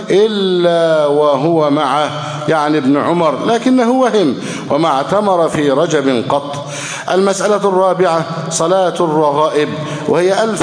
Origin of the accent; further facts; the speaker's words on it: Egypt; اللهم اجعل بلدنا مصر سخاء رخاء